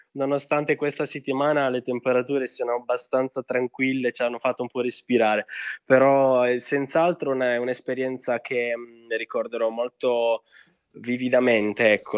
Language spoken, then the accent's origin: Italian; Sardinia, Italy; per le vie del mio paese, che è un paese abbastanza piccolo in provincia di Sassari